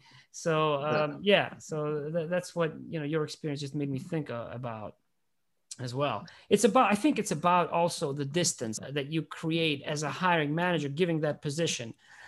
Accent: Georgia; I follow the Italian team growing up in the Republic of Georgia. Since the age of four

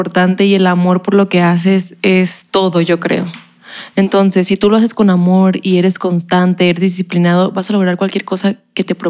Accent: Mexicali, Baja California, Mexico; Sí, soy de Mexicali, allá nací.

